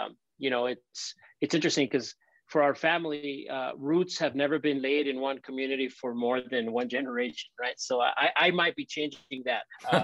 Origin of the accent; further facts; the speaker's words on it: El Paso, Texas, United States; born there; And then we migrated here when I was 8 years old. I was born in El Paso.